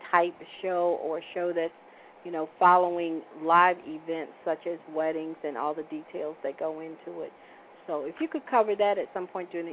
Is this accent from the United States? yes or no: yes; Richmond, Virginia, United States; I'm from Richmond, Virginia.